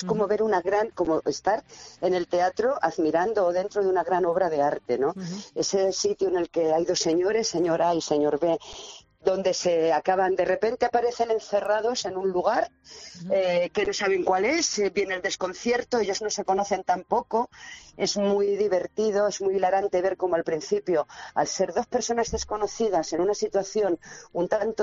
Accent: Madrid, Community of Madrid, Spain; also born or lived in Zaragoza; yo aunque me he desarrollado toda mi vida de más juvenil en Madrid y demás, y todo el mundo piensa que soy madrileña porque apenas con una semana ya estaba en Madrid, mis padres viajaron expresamente a Zaragoza para que yo naciera allí

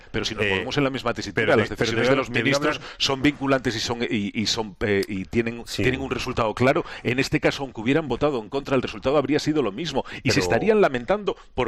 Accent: Mieres, Asturias, Spain; Debe ser, pero yo vengo de Mieres.

